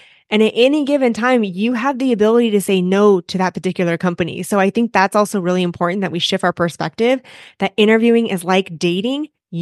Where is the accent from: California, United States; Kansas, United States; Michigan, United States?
California, United States; They've never been to snow. I come from California. They're Floridians.